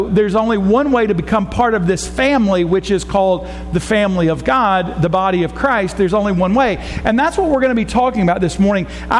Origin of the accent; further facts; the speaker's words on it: Griffin, Georgia, United States; girlfriend, I was raised in Griffin. I know how to get around.